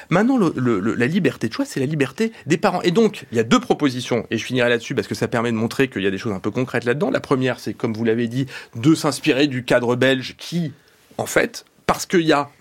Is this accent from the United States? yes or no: yes; United States; je viens des États-Unis.